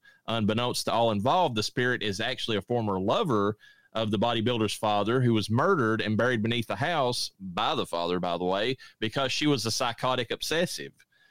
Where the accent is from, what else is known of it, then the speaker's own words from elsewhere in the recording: Kentucky, United States; And I butchered those, but I'm from Eastern Kentucky, so give me a break.